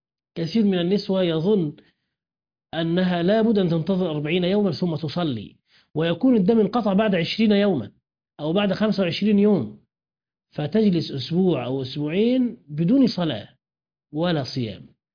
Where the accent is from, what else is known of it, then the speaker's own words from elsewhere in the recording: Egypt; فأنا أرى أن الأحوط في بلادنا مصر